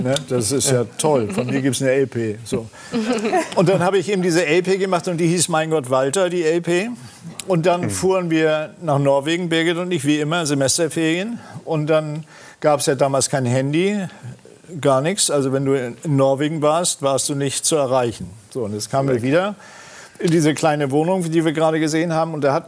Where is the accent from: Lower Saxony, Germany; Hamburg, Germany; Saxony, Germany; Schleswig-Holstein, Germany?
Hamburg, Germany; Und ich war aus Hamburg.